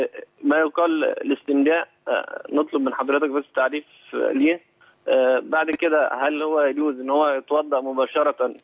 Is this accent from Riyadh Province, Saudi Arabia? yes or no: no; Tabuk, Tabuk Province, Saudi Arabia; born there; بالنسبه انا مولود في تبوك السعوديه